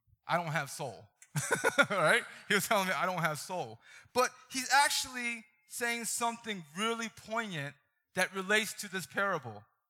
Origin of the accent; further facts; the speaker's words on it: Baltimore, Maryland, United States; when I was growing up in Baltimore City, I grew up in the ghetto. You could probably tell, right? I grew up in the ghetto, and I didn't know how to be Korean.